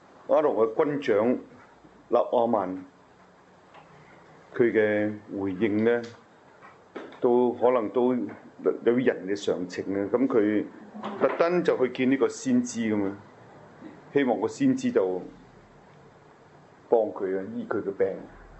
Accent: China; 我哋中國人有個。有個言語啊

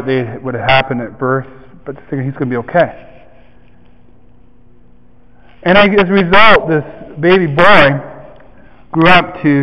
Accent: Iroquois Falls, Ontario, Canada; born there; when I was born on June 26, 1961, I was born up north in a place called Iroquois Falls.

